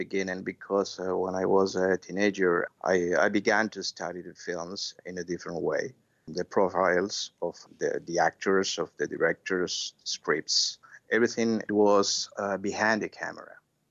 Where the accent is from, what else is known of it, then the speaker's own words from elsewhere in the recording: Buenos Aires, Argentina; Well, I'm from Argentina, from Buenos Aires, and I'm a film historian.